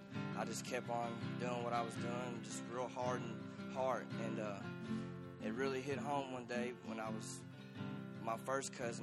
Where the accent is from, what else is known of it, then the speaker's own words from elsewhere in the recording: Bardstown, Kentucky, United States; I'm from Bardstown, Kentucky. I'm 26 years old.